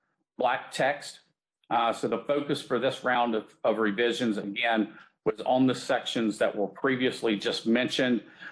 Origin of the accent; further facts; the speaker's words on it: the South, United States; now in Delaware, United States; I am from the South originally, so we can, I think I have a little leeway to make up for it.